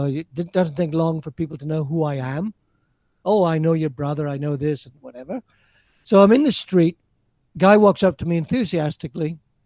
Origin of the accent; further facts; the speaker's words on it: Scotland, United Kingdom; born there; I was born in the Orkney Islands in Scotland.